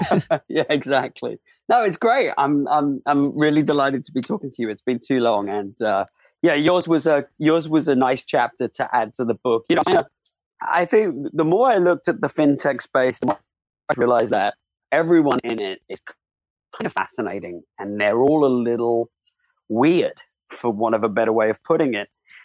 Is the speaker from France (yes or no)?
no; United Kingdom; now in United States; I'm a kind of a strange, like I'm a Brit, but I'm live more time in America.